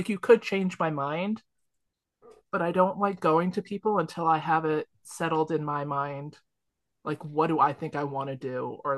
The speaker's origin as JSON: {"language": "English", "region": "New Jersey", "country": "United States", "said": "We're from Jersey. Come on."}